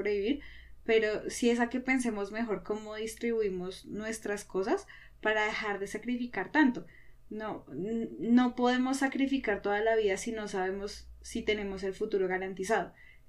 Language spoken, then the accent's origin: Spanish; Colombia; claro, nosotros como sociedad colombiana nos sacrificamos por nosotros y por nuestra familia